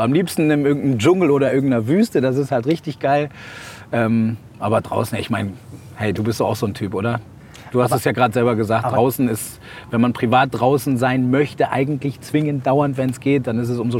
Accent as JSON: {"language": "German", "region": "Lower Saxony", "country": "Germany", "said": "Und das als Ostfriese."}